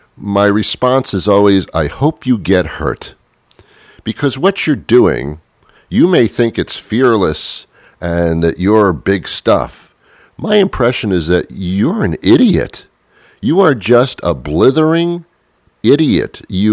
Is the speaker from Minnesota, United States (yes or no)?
no; New Jersey, United States; I say, New Jersey. I'm from that area, but it throws them off.